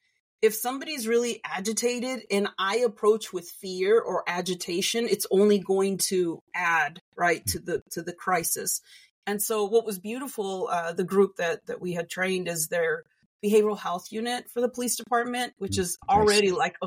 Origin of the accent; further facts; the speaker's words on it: United States; Like, I'm Mexican American, so it's a little bit different